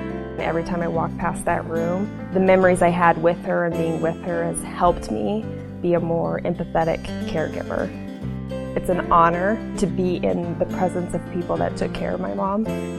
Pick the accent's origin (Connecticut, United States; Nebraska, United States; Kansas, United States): Nebraska, United States; Hastings; I was born and raised here in Hastings, Nebraska.